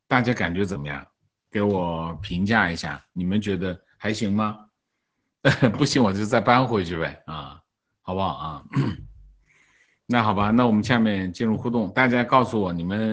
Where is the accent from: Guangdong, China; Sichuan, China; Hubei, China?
Guangdong, China; 情况我在广东长大的外地人，在这里读书的过程中